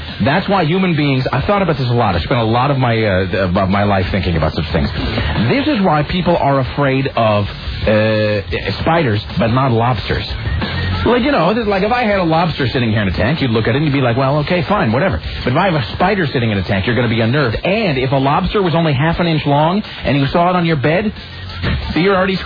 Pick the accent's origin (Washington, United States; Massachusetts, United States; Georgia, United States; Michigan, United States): Washington, United States; Kennewick; I grew up in Kennewick, which is sort of a desert